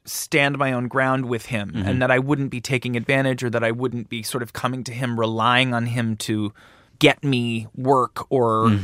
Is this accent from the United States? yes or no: no; Canada; I think growing up in Canada